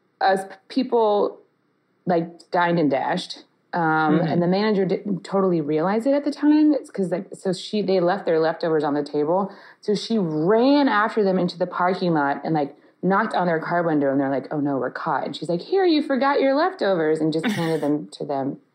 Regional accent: New York, United States; Also, I was like, I guess you can just tell by my outfit that I'm from New York.

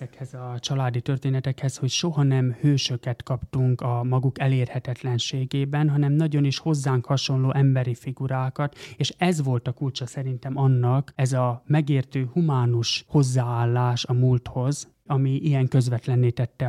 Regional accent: Simontornya, Tolna, Hungary; Simontornyán nőttünk föl, de a nagyszüleink, dédszüleink faluja cece volt, és nagyon sok időt töltöttünk cecén is, tehát ez a két település volt ránk.

